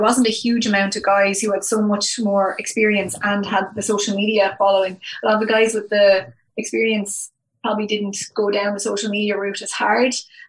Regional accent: Wexford, Leinster, Ireland; now in Dublin, Ireland; Like when I was growing up, like I grew up out in Wexford.

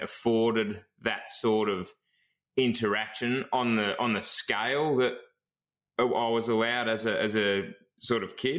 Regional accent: Chewton, Victoria, Australia; So I actually grew up in a town called Chewton, which is about 8 kilometres from Castlemaine

